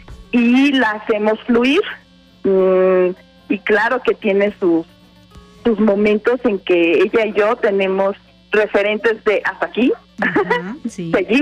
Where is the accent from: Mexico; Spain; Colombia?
Mexico; Morelia, Michoacán; Somos de Morelia, Michoacán, uh-huh, y somos tres bailarinas, tres coreógrafas que hemos estado presentes pues a lo largo de nuestros, ya todos tenemos 50 años